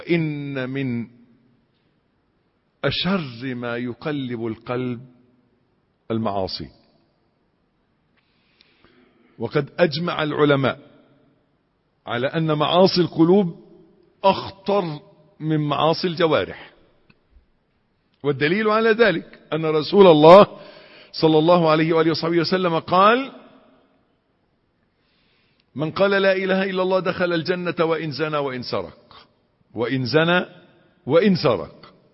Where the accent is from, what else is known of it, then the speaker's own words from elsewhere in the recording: Egypt; عندنا في مصر